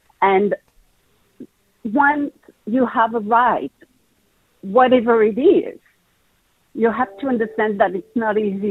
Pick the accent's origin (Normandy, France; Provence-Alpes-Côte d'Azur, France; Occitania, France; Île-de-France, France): Île-de-France, France; Paris; now in New York City, United States; So I'm a New Yorker. I'm from an American and French family, and I grew up in Paris and then moved to New York City fully in the 80s, the best and the worst time.